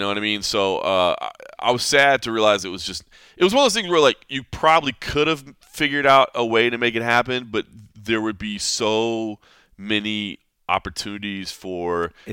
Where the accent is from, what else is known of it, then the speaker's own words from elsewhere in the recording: Texas, United States; I guess I'm from Texas and space, and I don't know.